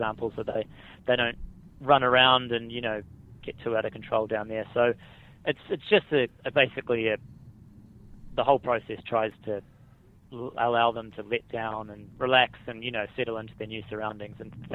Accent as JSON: {"language": "English", "country": "New Zealand", "tie": "born or raised there", "said": "I grew up in New Zealand. My dad works in the horse business there."}